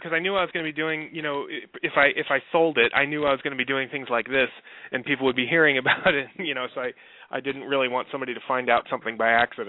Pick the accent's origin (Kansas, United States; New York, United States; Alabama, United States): New York, United States; She always wanted to live in New York, so I grew up in the New York area and had been traveling to Maine, and I lived there for a time